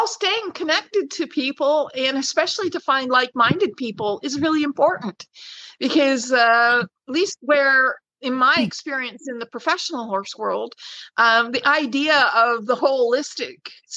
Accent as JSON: {"language": "English", "country": "Canada", "tie": "born or raised there", "said": "So growing up in Canada, I had great opportunities out in the bush to ride bush horses."}